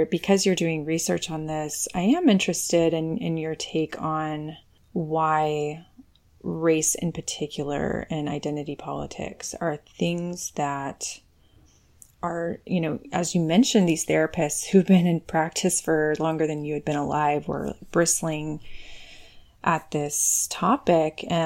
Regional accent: Texas, United States; I mean, so I grew up in Texas, and that's exactly what I observed.

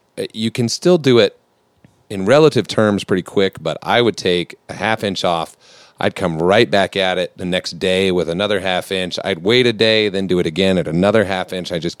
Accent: Houston, Texas, United States; So I'm from Houston originally.

